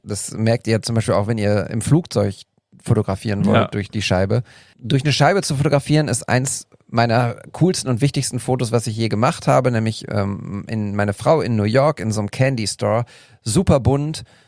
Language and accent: German; North Rhine-Westphalia, Germany; ich bin in der Nähe von Münster aufgewachsen